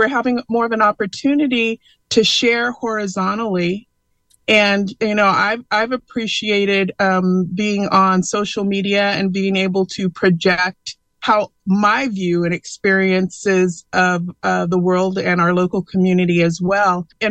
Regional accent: Chico, California, United States; I was born and raised in Chico, where the population has traditionally been 2% Black. And my parents came from the rural South

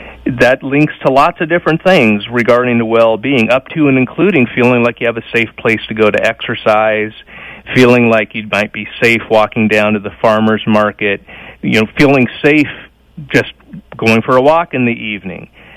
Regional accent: Omaha, Nebraska, United States; I'm a vegetarian who was born and raised in Omaha, so I still speak in terms of cattle metaphors.

